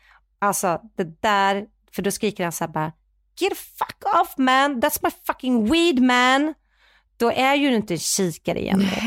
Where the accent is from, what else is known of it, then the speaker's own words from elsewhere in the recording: Sweden; Nej men vi var ju så tappade, för vi är ju svenskar.